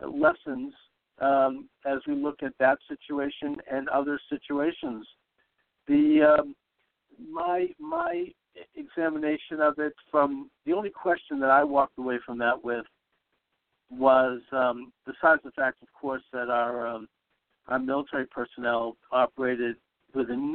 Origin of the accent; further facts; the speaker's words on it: Boston, Massachusetts, United States; because I'm from Boston, and I knew who Whitey Bulger was